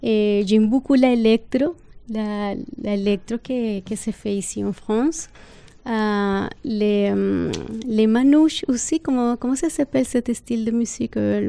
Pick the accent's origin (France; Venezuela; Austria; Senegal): Venezuela; French is a second language; also born or lived in Bogota, Colombia; Et je suis née à la Colombie. Je suis née à Bogota. Et après que j'étais très petite, et j'ai voyagé beaucoup au Venezuela où mon famille, ils avaient des business dans une île. Donc après, je suis déménagée au Venezuela.